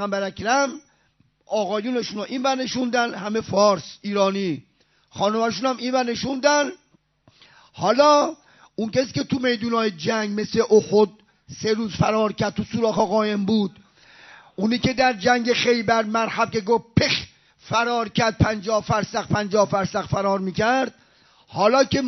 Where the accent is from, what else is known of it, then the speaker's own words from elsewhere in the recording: Isfahan, Iran; من بچه قومم، من بچه اصفهانم ولی 50 سال بچه حوزم